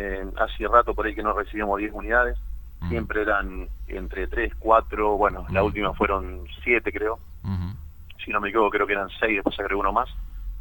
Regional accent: Casilda, Santa Fe, Argentina; Yo soy de acá de Casilda, viví toda mi vida acá en la ciudad.

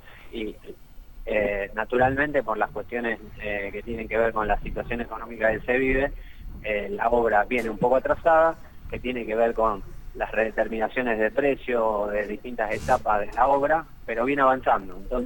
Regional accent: Rosario, Santa Fe, Argentina; yo soy de Rosario, vivo en Rosario

